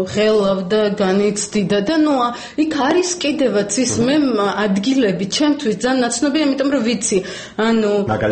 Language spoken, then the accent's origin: Georgian; Sukhumi, Abkhazia, Georgia; born there; სოხუმის რაიონის რადიო მაუწყებლობაში ვმუშაობდი. Ну, აქ მე დაბადებული ვარ